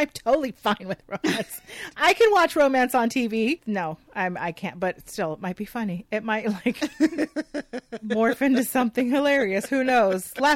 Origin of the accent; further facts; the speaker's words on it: San Jose, California, United States; we used to live next door to each other growing up in Eastside San Jose, California.